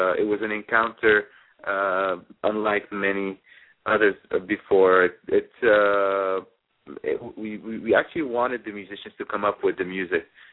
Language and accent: English; Egypt; now in United States; I grew up in Egypt